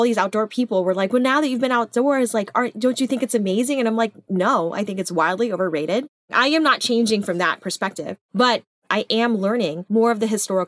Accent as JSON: {"language": "English", "region": "Texas", "country": "United States", "said": "Like, I'm from Texas. It should not be this hard for me to go hunting."}